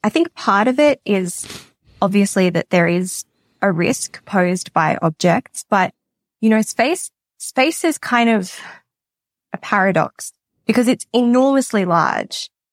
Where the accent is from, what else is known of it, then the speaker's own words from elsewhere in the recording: Sydney, New South Wales, Australia; I am from Sydney in Australia.